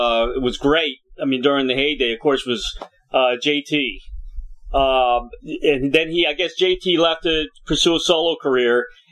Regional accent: Washington, District of Columbia, United States; I'm originally from Washington, D.C., and we had retail electronics stores

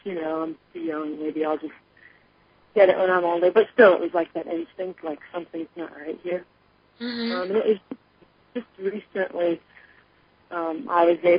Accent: Florida, United States; we're actually from Florida and wanted to go on this cross-country road trip with no exact itinerary

